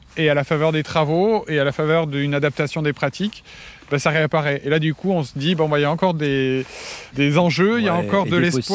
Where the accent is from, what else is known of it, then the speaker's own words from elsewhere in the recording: Hauts-de-France, France; Donc, je viens de la campagne du Pas-de-Calais.